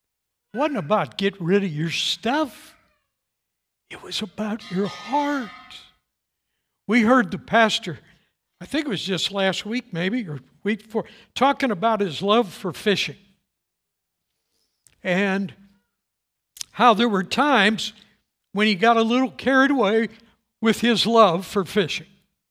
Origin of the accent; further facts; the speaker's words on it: St. Louis, Missouri, United States; Now, I grew up in St. Louis, taught my whole life not to stand up in a boat.